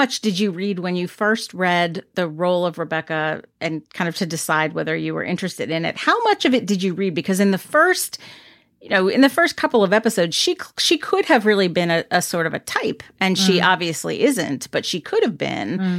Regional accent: United States; am I pronouncing your name correctly as a British person would? Americans, we hit the like Waddingham, I'm assuming.

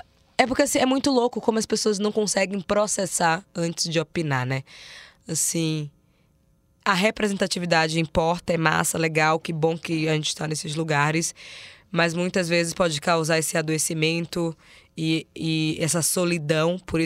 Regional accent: Salvador, Bahia, Brazil; Eu sou de Salvador, então em São Paulo eu sou nordestina, né?

